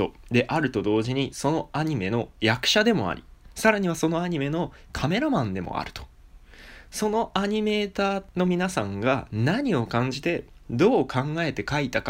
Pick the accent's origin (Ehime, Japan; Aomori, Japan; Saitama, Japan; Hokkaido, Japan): Aomori, Japan; あとやっぱ地元が青森っていうこともあって、友人にそのねぶたを作るねぶた師さんっているんですけれども